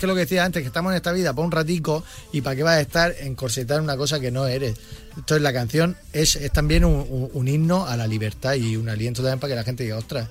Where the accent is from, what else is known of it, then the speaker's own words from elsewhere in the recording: Bilbao, Basque Country, Spain; Yo soy de Bilbao, soy del norte